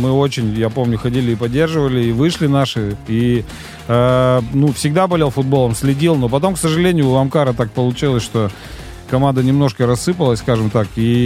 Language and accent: Russian; Chusovoy, Perm Krai, Russia; я из Перми, из Пермского края, из города Чусового, Пермский край.